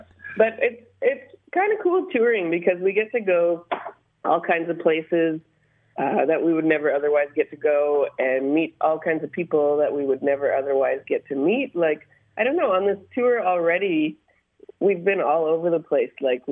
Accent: Fort St. John, British Columbia, Canada; Yeah, I grew up on the BC side of the Peace region. Like, I grew up in and around Fort St. John.

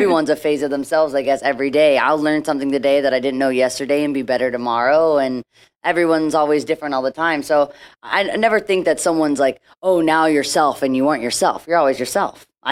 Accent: Nashville, Tennessee, United States; And, you know, I'm from Nashville, where I woke up every day

